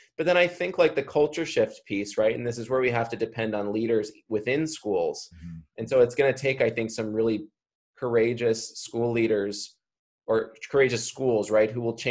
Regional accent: Chicago, Illinois, United States; I grew up in a middle class, upper middle class suburb in Chicago, like my hometown is still probably 90%+ white.

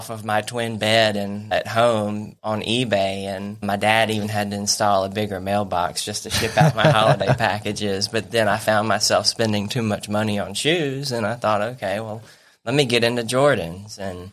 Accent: High Point, North Carolina, United States; Yeah, and I'm also from High Point

